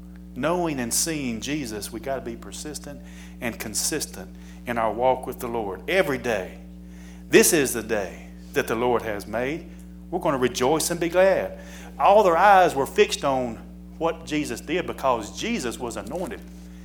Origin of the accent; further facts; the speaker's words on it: Mooresville, North Carolina, United States; Sometimes I wonder, I was born and raised in Mooresville. Why am I attending church in Concord?